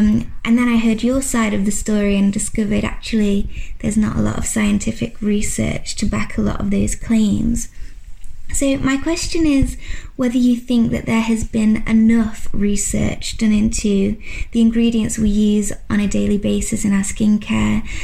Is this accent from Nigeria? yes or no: no; England, United Kingdom; I'm from England.